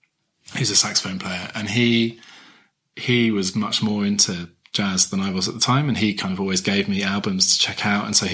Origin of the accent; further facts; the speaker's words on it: East Midlands, United Kingdom; It's Northamptonshire. So I grew up in Northamptonshire.